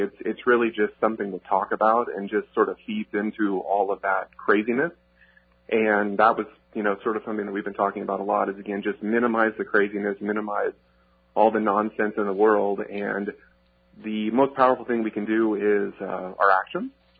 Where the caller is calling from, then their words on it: Kansas, United States; Calling from Kansas.